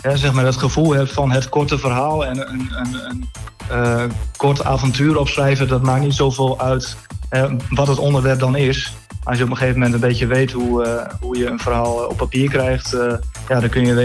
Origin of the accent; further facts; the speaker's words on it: Netherlands; Dat ging ook over mijn eigen vak avonturen in de kanaalstreek waar ik ben opgegroeid.